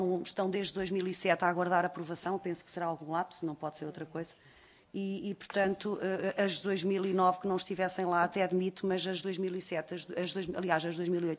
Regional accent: Aveiro, Portugal; eu sou de uma região altamente industrial, eu sou do Distrito de Aveiro

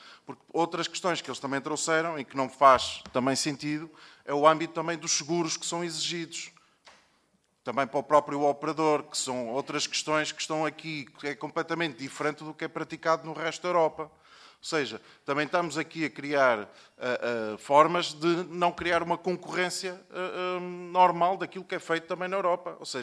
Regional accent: Norte, Portugal; sou do Norte, senhor Presidente

